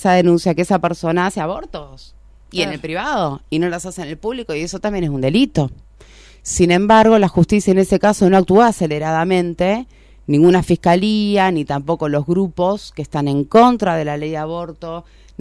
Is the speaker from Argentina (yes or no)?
yes; Buenos Aires, Argentina; now in Tartagal, Argentina; yo soy oriunda de Buenos Aires, estoy viviendo en Tartagal desde junio del año 2019. Ya estoy radicada aquí